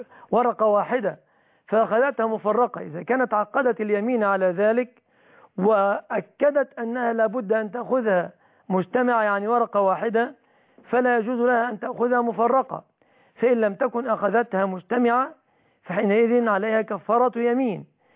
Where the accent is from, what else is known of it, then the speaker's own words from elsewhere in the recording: Egypt; اما اللحوم التي تشترى من الجزارين في بلادنا مصر فبلادنا والحمد لله مسلمة